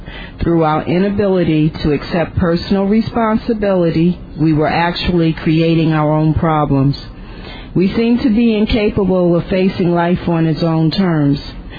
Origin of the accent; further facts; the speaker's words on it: New Jersey, United States; from New Jersey.